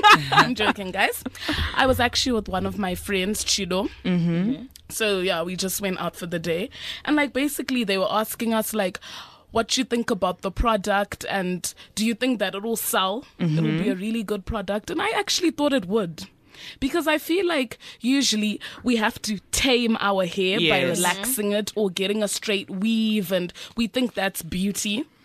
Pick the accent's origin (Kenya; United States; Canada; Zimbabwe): Zimbabwe; first language Shona; English is a second language; Okay. I'm from Zim, guys.